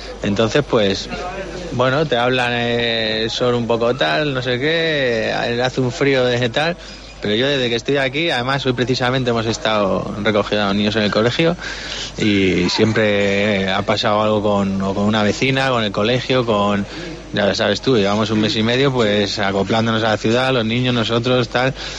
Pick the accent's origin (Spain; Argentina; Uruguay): Spain; Móstoles, Community of Madrid; Bueno, nací en el centro, en el Hospital de la Paloma, pero por motivo de mis padres viví en Móstoles.